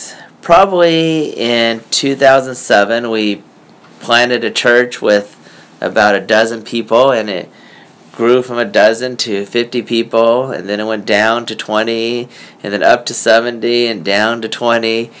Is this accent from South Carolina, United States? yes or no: no; California, United States; But I think my experience is a little bit different growing up in California, because there were probably a third to half the people in my classes growing up were at least Chinese, if not Japanese American.